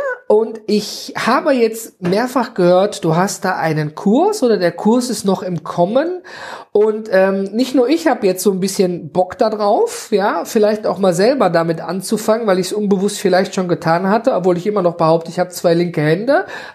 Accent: North Rhine-Westphalia, Germany; Ich komme hier aus dem Nordrhein-Westfalen.

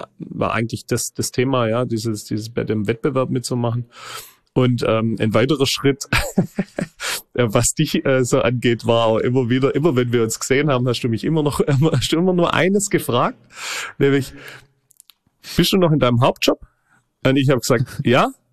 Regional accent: Reutlingen, Baden-Württemberg, Germany; accent: Swabian; Ja, also wie man vielleicht am Dialekt auch schon hört, ist es im schwäbischen Herzen, im Neckartal, ein Ortsteil von Reutlingen, Mittelstadt heißt es. Metzingen, Reutlingen, zwar ein Ortsteil von Reutlingen, aber sehr nah auch in Metzingen dran. Ja, und da bin ich aufgewachsen.

